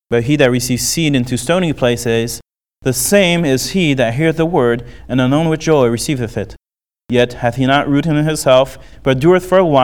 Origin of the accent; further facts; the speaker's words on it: France; Now, growing up in France